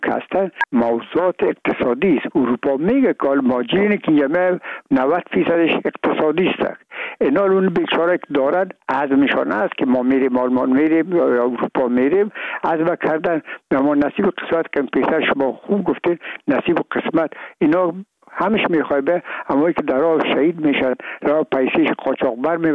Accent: Afghanistan; من و بسیاریشان در این افغانستان تولد نشدن در یک ممله کشور دیگه بودن و میگم ما افغان هستیم

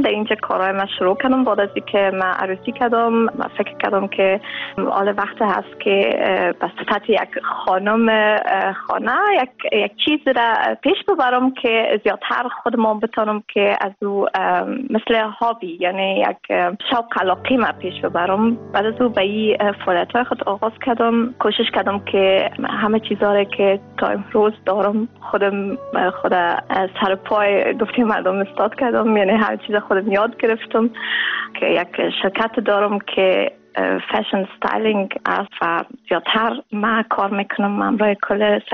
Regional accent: Afghanistan; now in Germany; من از افغانستان آمدیم

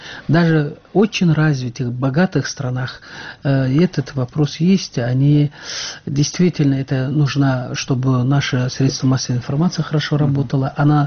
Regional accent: the south, Russia; на юге, вот я сама южанка

